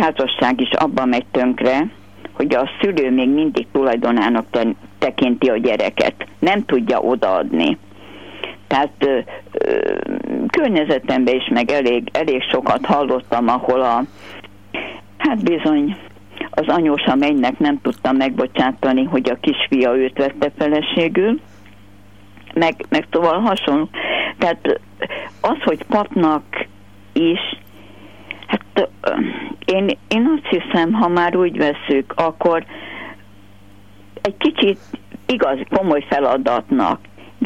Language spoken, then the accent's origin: Hungarian; Győr-Moson-Sopron, Hungary; Valamikor a 50-es évek végén, 60-as évek elején én Sopron közelében nőttem föl egy szénkatolikus faluba